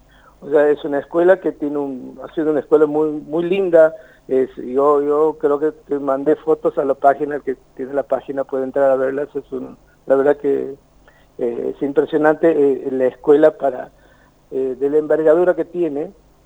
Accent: Villa Tamisqui, Santiago del Estero, Argentina; Yo soy oriundo de Villa Tamisqui.

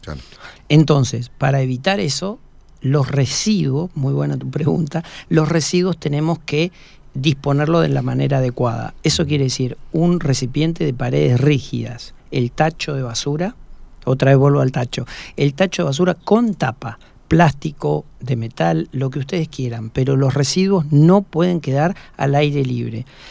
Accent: San Martín de los Andes, Neuquén, Argentina; estoy diciendo de mi infancia en San Martín de los Andes

